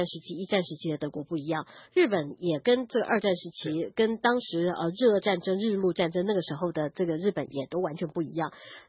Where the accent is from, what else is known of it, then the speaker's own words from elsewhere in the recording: Taiwan; 我们台湾人抵制中国，我看很多人就会跳起来